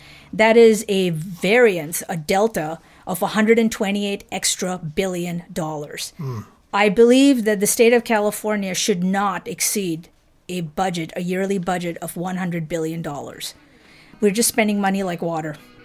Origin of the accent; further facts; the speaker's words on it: Mumbai, Maharashtra, India; moved away as an adult; now in United States; I was born and brought up in Mumbai, India. And then at the age of 18, I moved to the United States to attend college or university. So I've been in this country close to 34 years now.